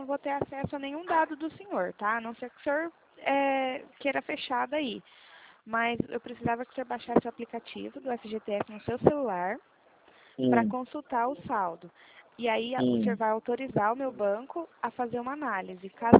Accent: Cornélio Procópio, Paraná, Brazil; Eu sou de Cornélio Procópio

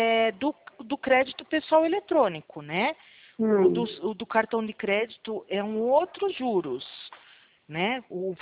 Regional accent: Itapetininga, São Paulo, Brazil; Eu sou de Tapetininga.

